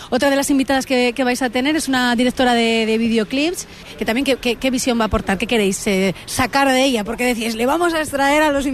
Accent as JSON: {"language": "Spanish", "region": "Asturias", "country": "Spain", "said": "nosotros los asturianos, ya lo sabréis, somos muy de Fernando Alonso"}